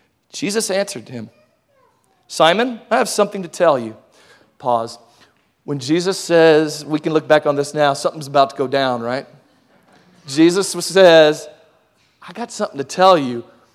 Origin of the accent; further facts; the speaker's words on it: Hutto, Texas, United States; because I'm from Hutto, and Hutto is a small town.